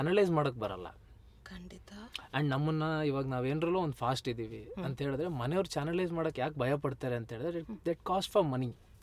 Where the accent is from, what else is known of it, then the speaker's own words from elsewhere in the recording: Korodi, Karnataka, India; So ಕೊರೋಡಿ ನಮ್ಮ ಊರು. ನಾನು ಬೆಳೆದಂತ ಊರು, ನಮ್ಮ ಏನು ನಮ್ಮ ಅಜ್ಜಿ ಅವ್ರ ಜೊತೆ ಫ್ಯಾಮಿಲಿ ಜೊತೆ ಇದ್ದಂತ ಊರು.